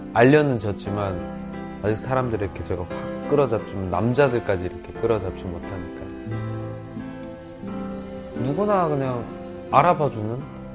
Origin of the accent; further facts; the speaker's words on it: North Korea; now in South Korea; 저는 그냥 고향이 북한인 똑같은 사람이에요.